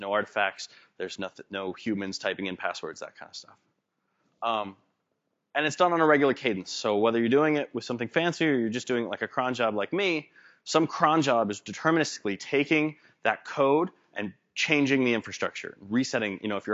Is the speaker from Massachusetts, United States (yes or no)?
no; Portland, Oregon, United States; So I'm from Portland, Oregon, which is pretty far, and I travel a lot